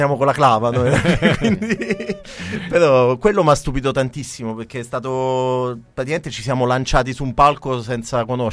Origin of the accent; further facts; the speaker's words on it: Naples, Campania, Italy; Pensa che io sono napoletano.